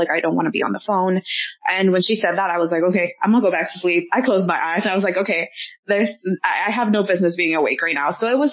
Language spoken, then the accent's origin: English; Burbank, California, United States; I grew up outside of the Valley in Burbank.